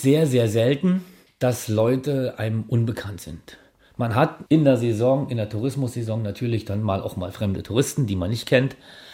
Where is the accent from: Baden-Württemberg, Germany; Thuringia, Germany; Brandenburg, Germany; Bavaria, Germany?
Brandenburg, Germany; Hardenbeck; Hardenbeck, das Nachbardorf hier.